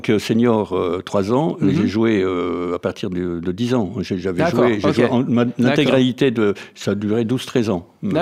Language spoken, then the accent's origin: French; Lille, Hauts-de-France, France; also born or lived in Burgundy; C'est un grand bonheur de vivre ici quand on vient de Lille.